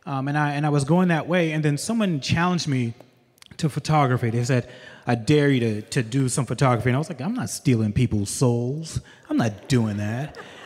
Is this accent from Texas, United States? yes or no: no; New York, United States; So originally, I'm from New York